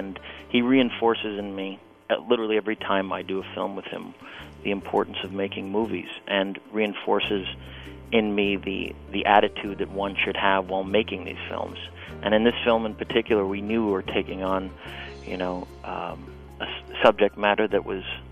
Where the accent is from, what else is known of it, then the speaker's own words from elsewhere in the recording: Los Angeles, California, United States; I growing up in Los Angeles and having a lot of friends that are actors